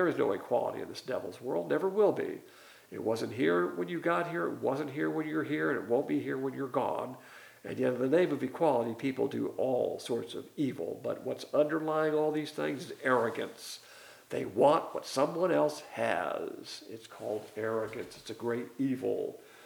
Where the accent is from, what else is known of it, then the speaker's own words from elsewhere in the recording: the South, United States; It's simply custom. It's our culture. As a Southerner, that's what you do.